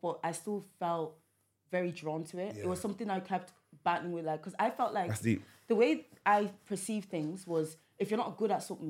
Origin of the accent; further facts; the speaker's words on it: Ireland; moved away as an adult; now in United Kingdom; For me, obviously, I grew up in Ireland my whole life.